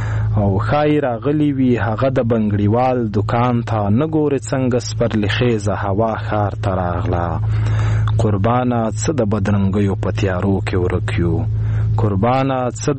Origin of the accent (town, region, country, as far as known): Khost, Afghanistan; born or raised there